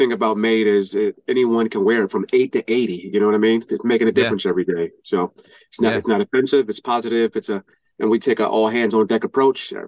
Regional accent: Philadelphia, Pennsylvania, United States; born there; Wow. So I was born in Philadelphia, North Philadelphia, and 23rd.

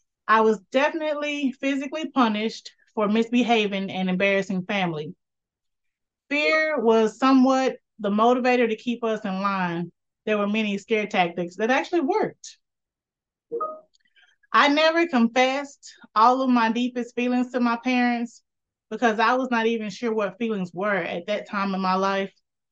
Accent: Texas, United States; now in Dallas, United States; So I've been here in the Dallas area for more than 20 years. As I mentioned in my introduction, born and raised in East Texas.

